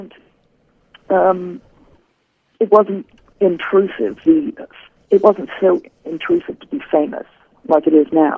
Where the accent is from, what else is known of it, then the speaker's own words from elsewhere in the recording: Hollywood, California, United States; people ask me, what was it like growing up in Hollywood? I don't feel like I did grow up in Hollywood. I feel like I had a pretty normal childhood, really.